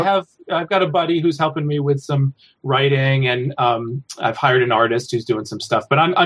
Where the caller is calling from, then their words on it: Portland, Oregon, United States; I'm calling from Portland, Oregon.